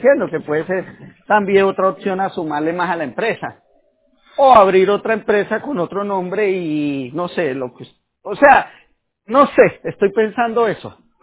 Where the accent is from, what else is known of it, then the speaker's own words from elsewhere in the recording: Colombia; yo soy colombiano y soy de palabra.